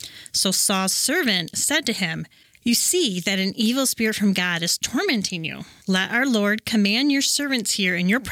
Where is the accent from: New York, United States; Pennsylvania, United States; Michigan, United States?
Michigan, United States; Coopersville; I've lived in West Michigan all my life. I grew up in Coopersville on a fruit and vegetable farm called Gavin Orchard.